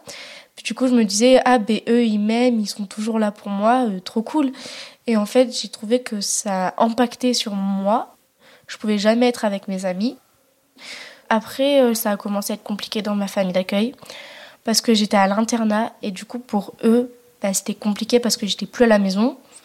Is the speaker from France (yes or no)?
yes; Aurillac, Auvergne-Rhône-Alpes, France; born there; also born or lived in Mauriac; j'ai 14 ans. Je suis née à Aurillac, dans le Cantal.